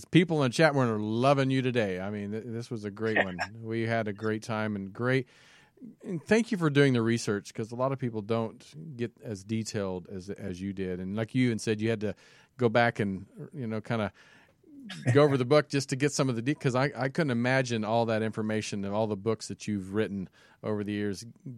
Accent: Kansas, United States; I grew up in Kansas, very close to where I lived in Kansas City for several years before I moved to LA.

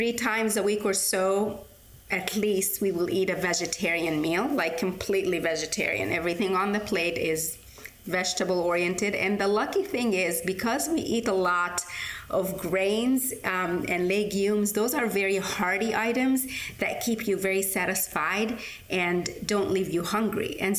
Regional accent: Egypt; And so I grew up in Egypt. And so we ate a lot of North African flavors

